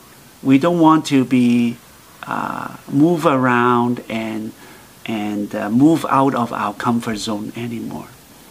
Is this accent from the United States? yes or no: no; Canada; not because we are Chinese Canadian, not because we are more sophisticated, more intelligent